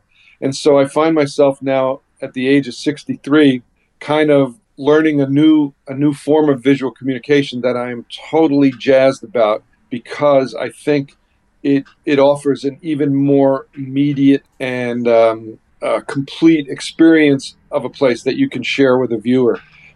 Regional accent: New Jersey, United States; And it was a story to shoot my home state of New Jersey.

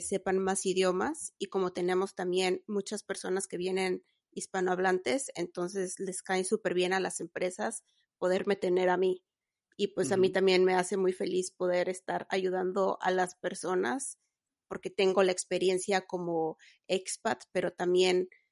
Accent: Mexico; now in Iceland; como ya les habías dicho, soy de México y llevo viviendo en Islandia desde el 2009, entonces ya van casi 13 años que vivo aquí.

